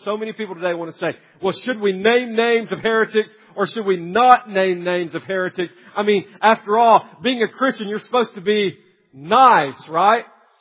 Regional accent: United States; Now, I'm not saying I'm anti-American. I'm proud to be an American.

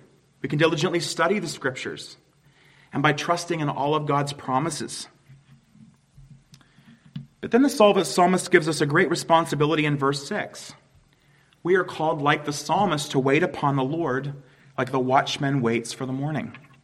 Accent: Huntingdon, Pennsylvania, United States; I think most of you probably know that my hometown is Huntingdon, Pennsylvania. It's just about 45 minutes from here.

